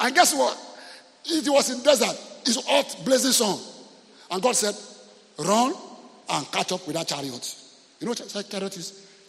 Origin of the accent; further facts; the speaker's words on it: Lagos, Nigeria; When I was growing up in Lagos